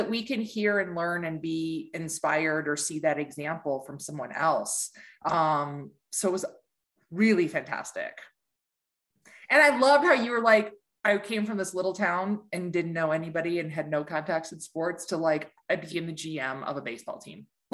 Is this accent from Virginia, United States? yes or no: no; Ann Arbor, Michigan, United States; I came from Ann Arbor, Michigan, and I didn't know anybody in the industry.